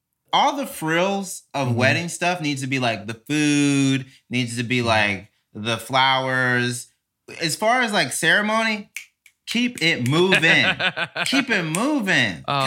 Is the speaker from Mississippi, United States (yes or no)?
yes; Mississippi, United States; I did. Born and raised in Mississippi. Mm-hmm. I mean, whenever you grow up in Mississippi, you don't hear jokes about it because, like, you're just aware of it.